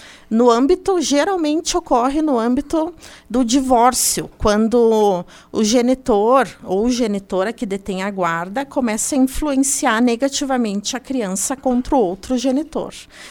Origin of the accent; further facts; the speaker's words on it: Vacaria, Rio Grande do Sul, Brazil; also born or lived in Bom Jesus; Há muitos anos, desde muito pequena. Claramente, assim, desde os 9, 7 anos aqui em Vacaria.